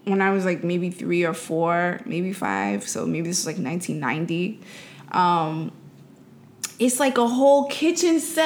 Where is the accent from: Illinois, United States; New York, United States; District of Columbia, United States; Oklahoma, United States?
New York, United States; New York City; I didn't have like a backyard because I grew up in New York City.